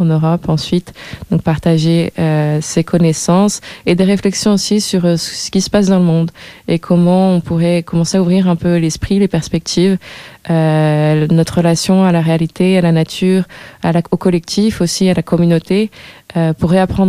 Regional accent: France; je suis française

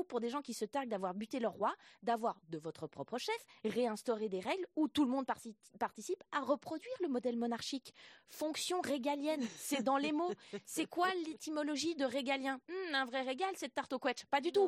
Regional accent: Switzerland; parce que ça n'existe pas chez moi, en Suisse

